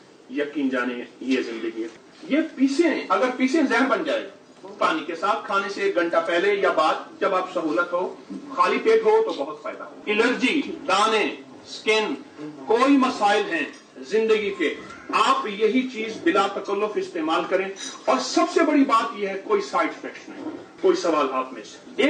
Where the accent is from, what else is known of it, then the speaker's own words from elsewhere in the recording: Bahawalpur, Punjab, Pakistan; بہاول پور کا ہوں، ابا اجداد اب بھی وہیں گھر ہے الحمدللہ،